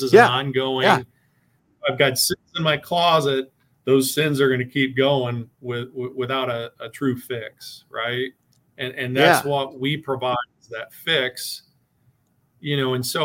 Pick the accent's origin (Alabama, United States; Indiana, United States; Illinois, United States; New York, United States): Indiana, United States; In my home state in Indiana, you know, we reassess with trending every year.